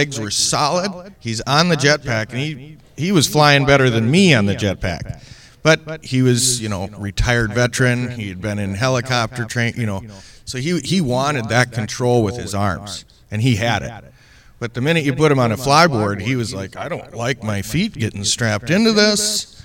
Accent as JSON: {"language": "English", "region": "Minnesota", "country": "United States", "tie": "born or raised there", "said": "born and raised in Minnesota. So, I grew up right on a lake."}